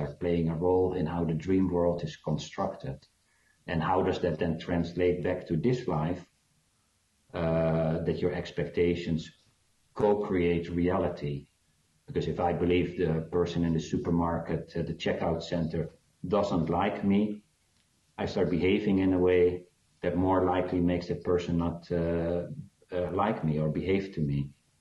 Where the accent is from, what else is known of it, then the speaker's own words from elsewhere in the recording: South Africa; born there; but I was born in South Africa